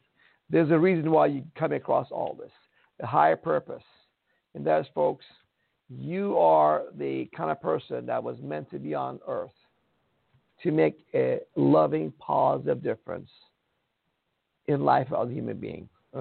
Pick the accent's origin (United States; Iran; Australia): Iran; I come from Iran, where the Zoroastrianism, the first religion of the world, came from.